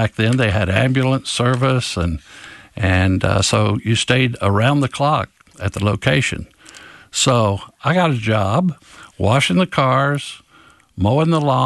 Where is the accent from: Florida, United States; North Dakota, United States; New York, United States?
Florida, United States; I grew up in the last house before Everglades National Park, and I grew up in Paradise. My dad was a tomato farmer and farmed tomatoes down that way.